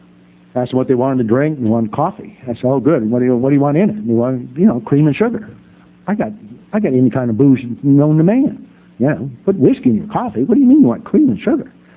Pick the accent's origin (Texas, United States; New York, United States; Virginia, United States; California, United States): California, United States; now in Charlotte, United States; I keep telling you, I'm from California. I'm down here in Charlotte.